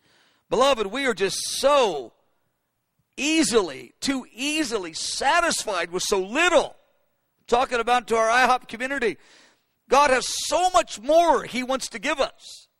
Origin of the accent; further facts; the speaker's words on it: United States; The problem with our culture, and I like being an American